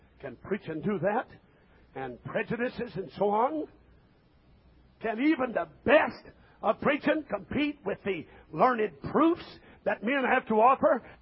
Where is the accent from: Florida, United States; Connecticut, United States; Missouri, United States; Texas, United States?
Missouri, United States; I was raised up in Missouri, and Brother Harry Branding was my district superintendent.